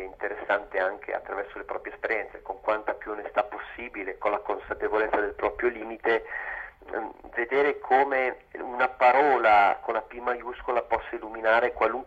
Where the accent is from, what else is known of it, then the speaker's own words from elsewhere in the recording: Aosta Valley, Italy; a me, essendo valdostano, montanaro